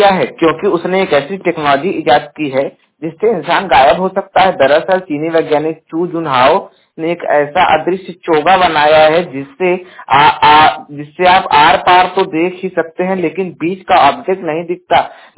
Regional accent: Jaunpur, Uttar Pradesh, India; और मैं उत्तर प्रदेश के जौनपुर जिले का निवासी हूं

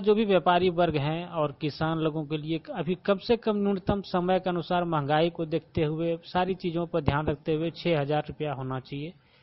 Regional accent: Sohna, India; मैं सोहना का रहने वाला हूं।

